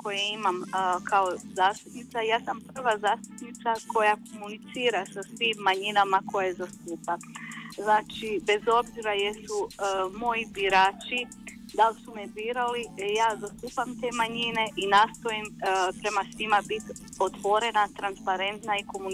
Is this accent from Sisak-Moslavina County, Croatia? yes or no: no; Rijeka, Primorje-Gorski Kotar County, Croatia; Kažem u Rijeci jer ja dolazim iz Rijeke